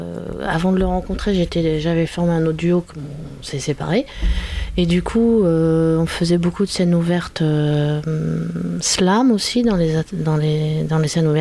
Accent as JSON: {"language": "French", "town": "La Rochelle", "region": "Nouvelle-Aquitaine", "country": "France", "said": "je viens de La Rochelle."}